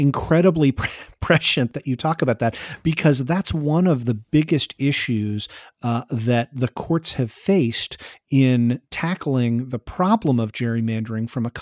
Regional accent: Maryland, United States; One of them is my home state of Maryland, Maryland is an overwhelmingly Democratic state.

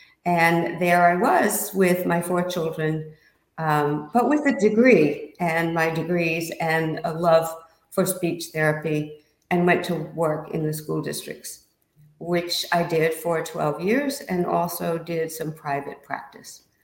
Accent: Greenville, South Carolina, United States; Yes, I grew up in Greenville. My mother and father both were survivors of the Holocaust. They had to leave Vienna.

